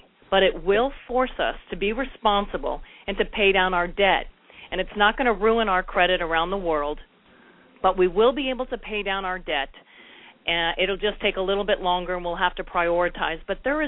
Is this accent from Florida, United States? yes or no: yes; Florida, United States; also born or lived in Massachusetts; I've been a part of South Florida since I was 4 years old. I came from Massachusetts with my parents, 5 kids, $600, and no job.